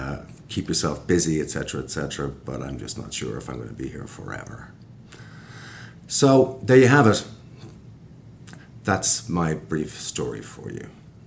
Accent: Dublin, Leinster, Ireland; I grew up in Dublin in the 70s. I was born in the Rotunda Hospital, and my family had shops throughout Dublin, so I lived initially above a store in a bad part of Dublin.

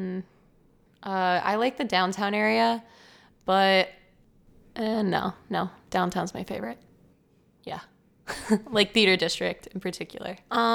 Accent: Upper St. Clair, Pennsylvania, United States; So I grew up in Upper St. Clair, which is definitely an uppity community.

